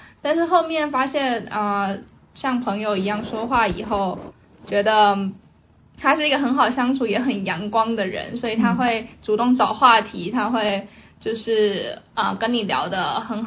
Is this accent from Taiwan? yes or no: yes; Taiwan; moved away as an adult; now in Seattle, United States; 我来自台湾。我是2022年来西雅图的，然后现在研究所毕业，在西雅图 Bellevue 地区工作。